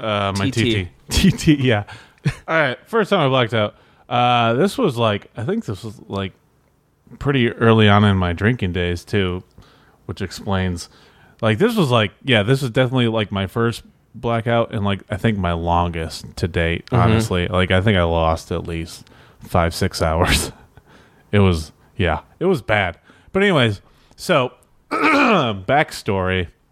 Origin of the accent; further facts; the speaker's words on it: Michigan, United States; So my hometown's 20 minutes from fucking Lansing.